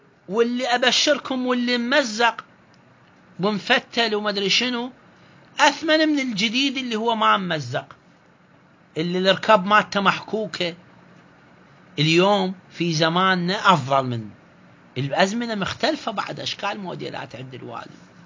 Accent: Iraq; هاي إحنا عندنا بالعراق يصير مهزلة مثلا

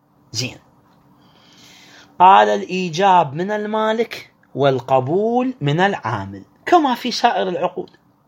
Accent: Iraq; عندنا في العراق

